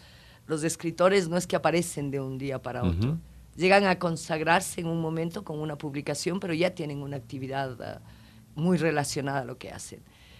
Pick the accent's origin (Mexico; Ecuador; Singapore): Ecuador; con lo que somos los ecuatorianos